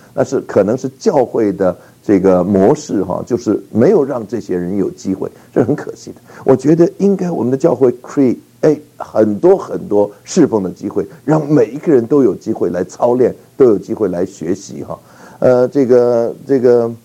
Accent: Taiwan; 所以我就带了一点台湾的小人儿啊

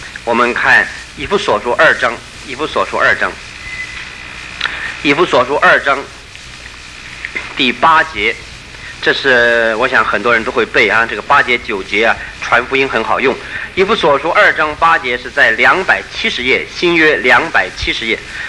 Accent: China; 如果用我们中国人懂的话来讲，律法就是法，恩典就是情，真理就是理

